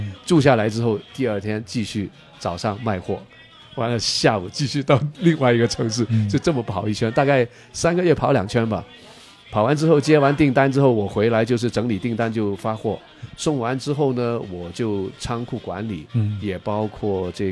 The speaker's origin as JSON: {"language": "Chinese", "town": "Guangzhou", "region": "Guangdong", "country": "China", "tie": "born or raised there", "said": "土生土长广州的。"}